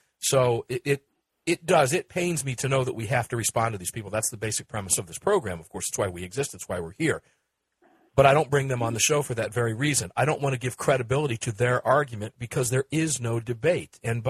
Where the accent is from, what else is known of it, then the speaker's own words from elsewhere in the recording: Tampa, Florida, United States; This year it's in my neck of the woods in my hometown of Tampa, Florida, and I can't wait to get down there.